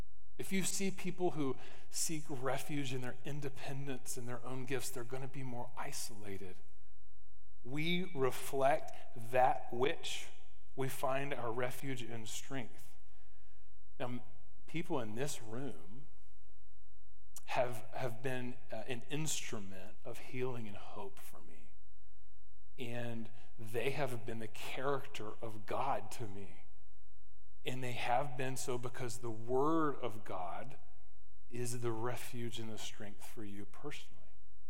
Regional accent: Tennessee, United States; It's misspelled, but I told you I'm from East Tennessee.

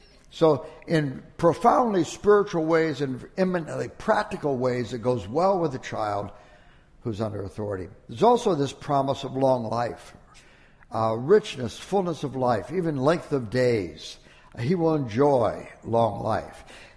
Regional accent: Toledo, Ohio, United States; When I was a kid, we grew up in Toledo, Ohio, and Toledo's an industrial town. It's a United Auto Workers city and a lot of factories because of the proximity to Detroit.

